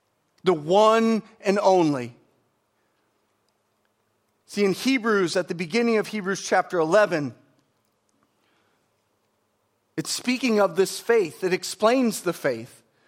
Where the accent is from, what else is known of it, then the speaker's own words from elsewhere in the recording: Waterford, Michigan, United States; It's like, "Listen, I'm from Waterford. Like, you got to get out more, because Waterford is not..."